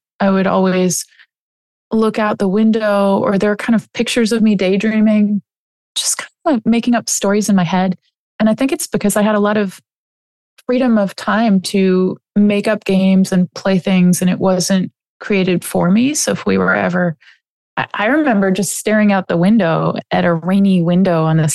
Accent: Boston, Massachusetts, United States; When I was really little, I lived by the ocean. I love that. I was born in Boston and we lived by the water near where the Mayflower landed, for people who know historical. So New England.

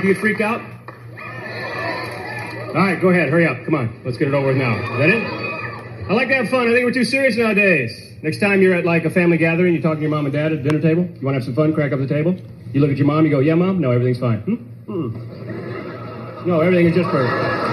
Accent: the South, United States; I grew up in the South. I'm a Catholic.

